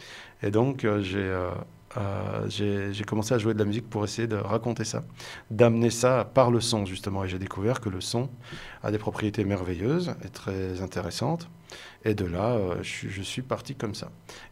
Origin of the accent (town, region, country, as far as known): Belgium; born or raised there